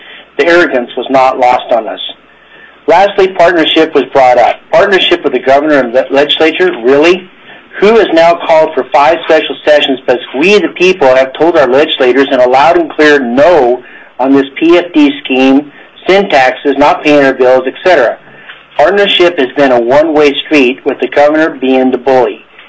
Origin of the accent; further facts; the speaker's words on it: Palmer, Alaska, United States; I'm from Palmer, and I'm speaking for myself.